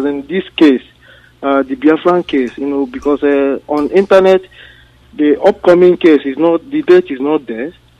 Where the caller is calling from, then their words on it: Duisburg, North Rhine-Westphalia, Germany; I'm calling from Germany.